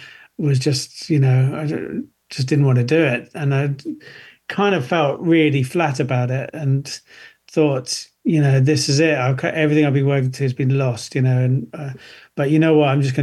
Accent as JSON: {"language": "English", "country": "Malaysia", "tie": "born or raised there", "moved": "yes", "said": "I grew up in Malaysia when I was young."}